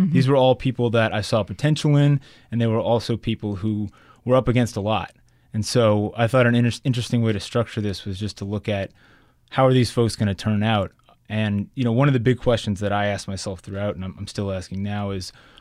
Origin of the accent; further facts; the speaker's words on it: Metairie, Louisiana, United States; I grew up in Metairie. I had no experience in Central City or Holly Grove or any places like that.